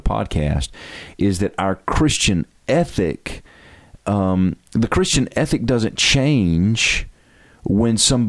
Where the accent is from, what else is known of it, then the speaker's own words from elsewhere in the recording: United States; And I'm an American.